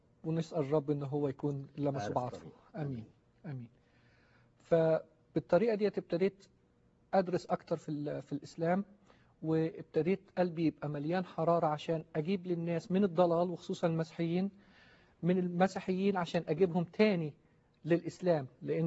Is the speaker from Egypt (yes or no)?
yes; Egypt; born there; من مواليد مصر، وأول الولاد لأبويا وأمي. اتربيت في أسرة مسلمة ملتزمة باعتدال.